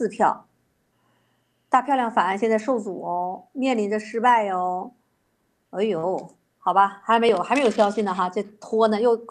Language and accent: Chinese; California, United States; 所以咱们加州人有福了